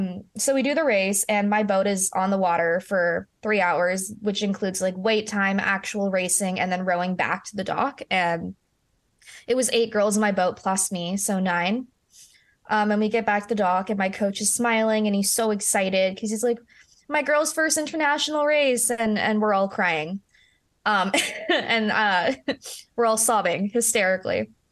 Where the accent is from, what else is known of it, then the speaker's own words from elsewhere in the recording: Vancouver, British Columbia, Canada; I'm from Vancouver and I raced down in Washington